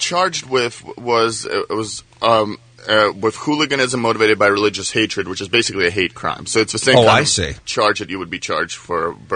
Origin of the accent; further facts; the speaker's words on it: Moscow, Russia; I grew up in Moscow.